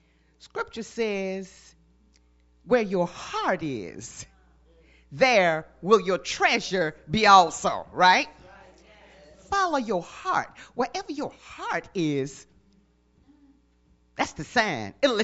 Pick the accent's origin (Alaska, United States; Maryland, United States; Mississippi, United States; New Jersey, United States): Mississippi, United States; Three Rivers; born there; I was born in Three Rivers, Mississippi. Don't say you don't know where Three Rivers is.